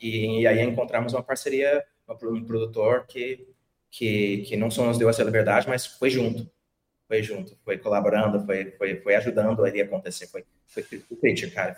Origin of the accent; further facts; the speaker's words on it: United States; sou dos Estados Unidos, né? Comecei minha carreira no Brasil